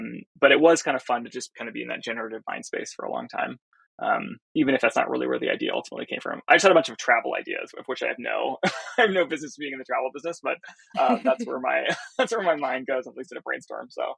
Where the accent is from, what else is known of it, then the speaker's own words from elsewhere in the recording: California, United States; I grew up in Silicon Valley and kind of marinated